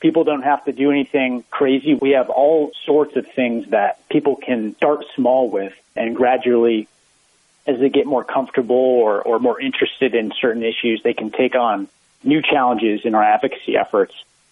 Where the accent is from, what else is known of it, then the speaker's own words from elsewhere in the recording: Minnesota, United States; I started my home state, Minnesota, as a field director